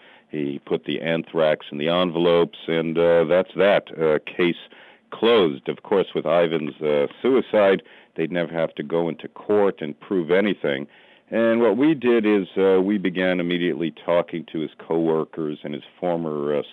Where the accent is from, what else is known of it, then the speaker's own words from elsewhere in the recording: New York, United States; I'm from New York, and I lived through the anthrax attacks, and many hard-boiled New Yorkers did